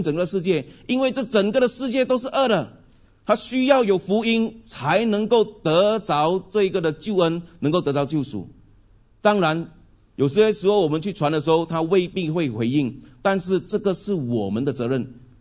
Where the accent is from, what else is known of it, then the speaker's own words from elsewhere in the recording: Fujian, China; accent: Fujian; 我们福建话讲叫死干啊死，只有死罢了